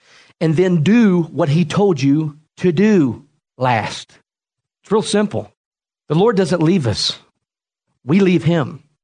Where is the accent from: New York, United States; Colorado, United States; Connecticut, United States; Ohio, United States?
Ohio, United States; I mean, I was born and raised in Southern Ohio, and I've been there all my life, and now I'm moving 8-9 hours away